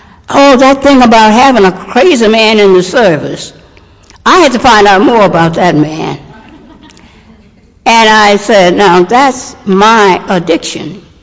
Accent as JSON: {"language": "English", "region": "Louisiana", "country": "United States", "tie": "born or raised there", "also_born_or_lived": "Philadelphia, United States", "moved": "yes", "said": "See, I'm basically from Louisiana, around the Baton Rouge, New Orleans area. I grew up there. I went to school there. And I went to Philadelphia in the 40s, the early 40s."}